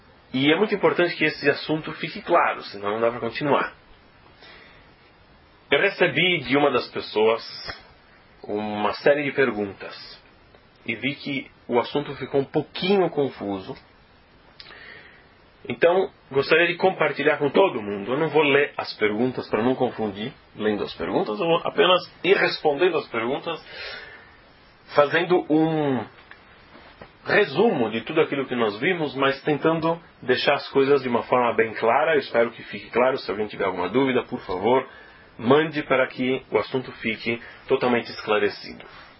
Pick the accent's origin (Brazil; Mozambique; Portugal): Brazil; Para nós que somos brasileiros, fica muito fácil entender isso, porque nós conhecemos esse tipo de divisão no Brasil